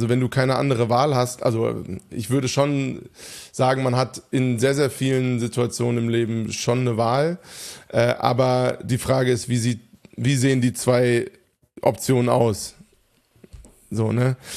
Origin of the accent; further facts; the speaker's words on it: Hofheim, Hesse, Germany; Hofheim, wo einfach Reichtum zur absoluten Tagesordnung gehörte. Also ich bin aufgewachsen im Umfeld, wo es komplett normal war auf meiner Schule.